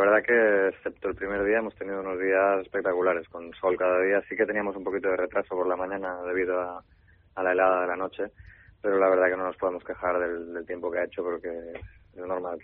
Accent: Vilanova i la Geltrú, Catalonia, Spain; Yo soy de Vilanova de la Geltrú, al lado de Sitges

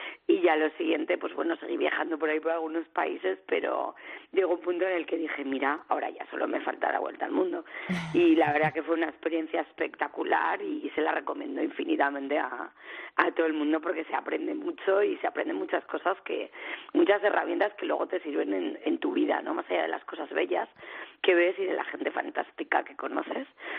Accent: Zaragoza, Aragon, Spain; also born or lived in Barcelona; me fui a estudiar a Bilbao, yo soy de Zaragoza, y me fui a estudiar a Bilbao

